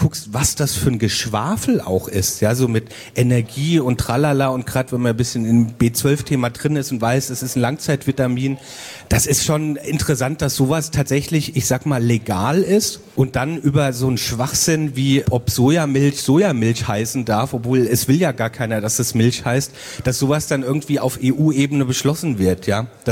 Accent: Mainz, Rhineland-Palatinate, Germany; in Rheinland-Pfalz, ich komme ja aus Mainz

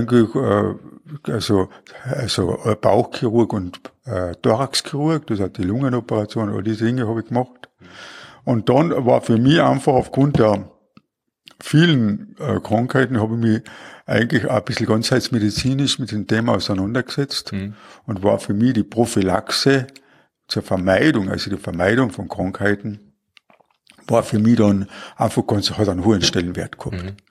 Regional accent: Klagenfurt, Carinthia, Austria; und ist dann letztendlich in Klagenfurt gelandet und deswegen bin ich in Klagenfurt aufgewachsen.

